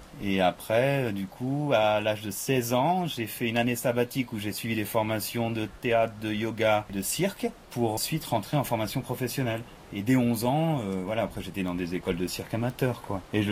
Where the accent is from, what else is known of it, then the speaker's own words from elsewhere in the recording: France; moved away as an adult; Moi, je savais parler français. Je suis français au départ.